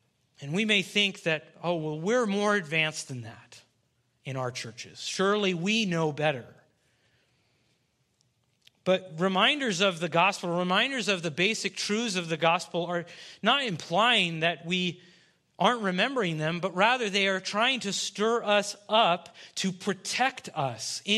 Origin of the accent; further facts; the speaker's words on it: Russia; As many of you know, I grew up in Russia as a missionary kid